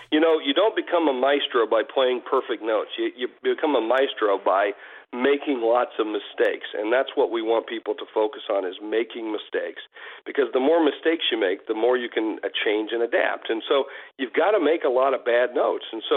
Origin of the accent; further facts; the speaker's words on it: South Dakota, United States; You know, I'm from South Dakota, where we've got a bunch of cowboys